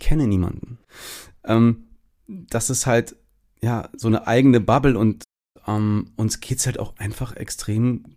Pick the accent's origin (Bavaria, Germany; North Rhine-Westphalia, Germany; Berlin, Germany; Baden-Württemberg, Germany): North Rhine-Westphalia, Germany; Cologne; ich komme aus Köln-Ehrenfeld, das ist ein durch und durch gentrifiziertes Viertel, in dem 50% Grün wählen und 25 links.